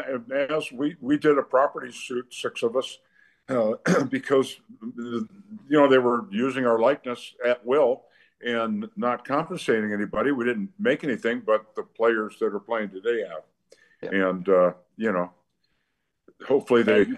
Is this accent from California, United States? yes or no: yes; San Diego, California, United States; I was born and raised in San Diego.